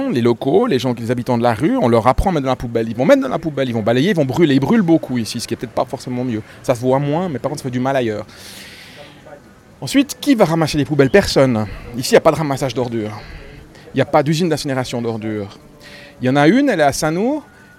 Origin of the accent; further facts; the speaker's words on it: Zurich, Switzerland; also born or lived in Paris, France; Moi, je suis né à Paris, par contre. Voilà. J'ai un papa français, une maman française. Et puis, l'existence a fait que j'ai grandi en Suisse, à Zurich. Je suis de profession médicale